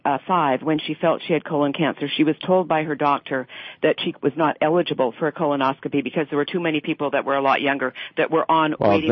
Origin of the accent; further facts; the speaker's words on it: Canada; now in United States; I grew up in Canada under a single-payer healthcare system.